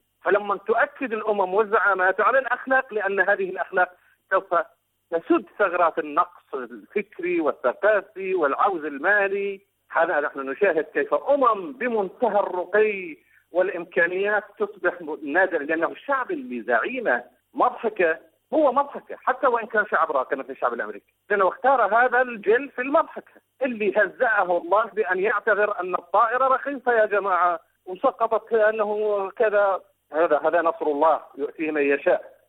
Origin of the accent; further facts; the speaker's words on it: Iraq; أنا كرجل عراقي